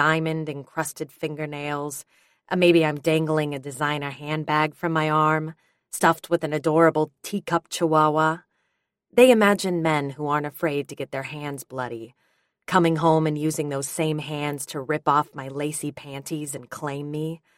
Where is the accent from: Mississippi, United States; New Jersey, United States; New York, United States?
New York, United States; Bensonhurst; I may be a Midtown girl now, but I was born and raised in Bensonhurst. Born and raised in Bensonhurst.